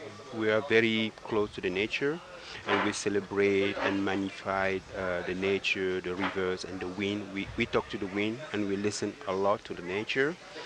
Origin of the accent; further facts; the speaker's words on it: Nditam, Littoral, Cameroon; also born or lived in Douala; I was a kid born in city of Douala, but I grew up in the village. It's called Nditam because I am from Tika tribe.